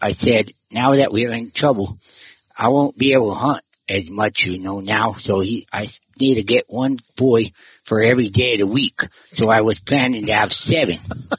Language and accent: English; Benson, Arizona, United States; born there; Yeah. I think I was born in Benson, I'm pretty sure. Some reason in Wilcox, they didn't have it. They weren't delivering babies or something. So they told them they always said that I was born in Benson.